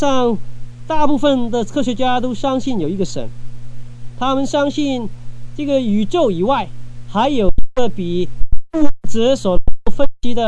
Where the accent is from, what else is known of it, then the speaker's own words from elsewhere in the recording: China; 我们中国人就是常常怨天尤人